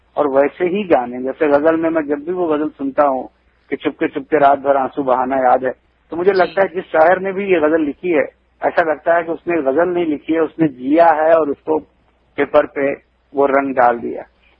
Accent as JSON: {"language": "Hindi", "town": "Varanasi", "region": "Uttar Pradesh", "country": "India", "tie": "born or raised there", "said": "north India से मैं belong करता हूँ, मैं बनारस का रहने वाला हूँ"}